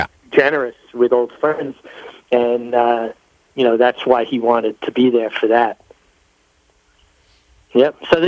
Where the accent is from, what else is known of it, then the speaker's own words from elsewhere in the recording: Brooklyn, New York, United States; growing up in Brooklyn, you didn't think Kentucky Derby. You thought Toboggan, Gravesend. Those are the races that I grew up